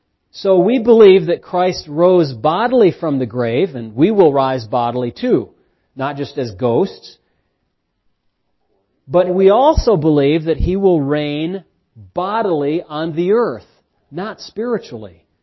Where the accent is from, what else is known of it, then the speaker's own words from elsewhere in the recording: United States; part of my identity is I'm an American.